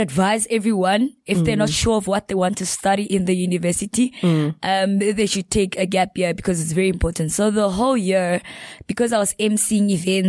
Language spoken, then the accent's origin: English; Kimberley, Northern Cape, South Africa; also born or lived in Mafikeng; I was born in Kimberley, in the Northern Cape.